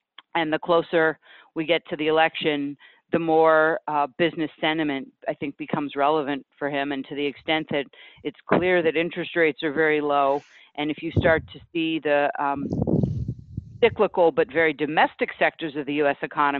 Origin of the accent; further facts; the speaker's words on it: Quebec, Canada; I grew up in Quebec, which had its own separatist movement for years